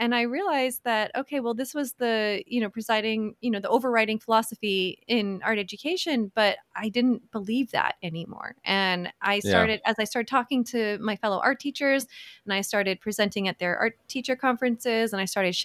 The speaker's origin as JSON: {"language": "English", "region": "Ohio", "country": "United States", "tie": "born or raised there", "also_born_or_lived": "Dayton", "said": "It's true. I'm a bit of a wanderer. I grew up mostly in Ohio. I was born in the Dayton area there."}